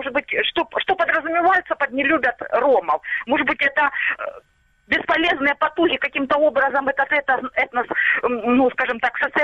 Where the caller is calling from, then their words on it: Starobilsk, Luhansk Oblast, Ukraine; Старобельск.